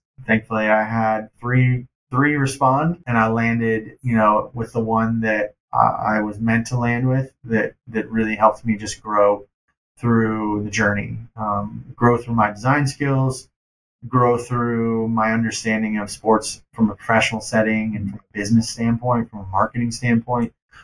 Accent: Cleveland, Ohio, United States; now in Denver, United States; But I have Cleveland roots, born and raised in Ohio, outside of Cleveland. So I'll always be a Cleveland guy as well.

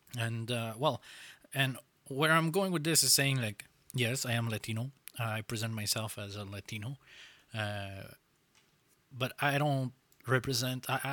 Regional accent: Montreal, Quebec, Canada; I'm Montrealer, if we can say it like that. Mm-hmm. I come from Quebec, like here in Montreal, or I could say I'm Canadian, more than I am from Honduras, right? I know my roots

